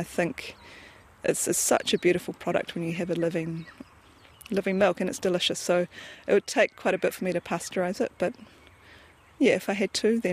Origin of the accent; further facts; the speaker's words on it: Auckland, New Zealand; I grew up in Auckland, yeah, so very much from the city